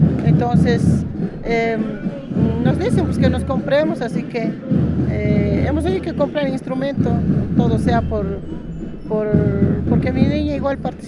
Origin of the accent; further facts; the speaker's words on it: Sucre, Chuquisaca, Bolivia; Nosotros venimos de Sucre